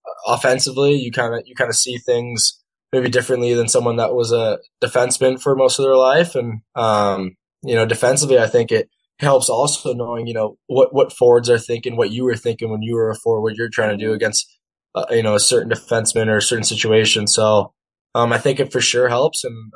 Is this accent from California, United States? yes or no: yes; San Diego, California, United States; Yeah, San Diego, California. I was born there, you know, raised there, and played hockey there till I was 13 years old. So it's my home for sure.